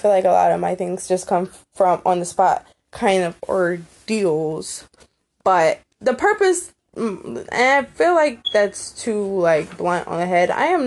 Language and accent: English; North Carolina, United States; also born or lived in Michigan; I was born in Michigan, but I don't really feel from Michigan. Like, I moved to North Carolina at a very young age. I moved to North Carolina around 2-3 years old. So I was only living in Michigan for a good 3 years of my life.